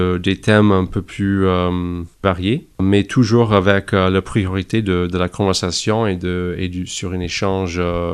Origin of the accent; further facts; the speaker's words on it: Canada; now in France; Vous entendez de ma voix que je suis canadien. Je suis pas d'ici, mais je vis mon aventure avec ma femme. On est ici depuis quelques années et on adore être ici, prendre plaisir des montagnes et de la bonne nourriture dans le sud-ouest.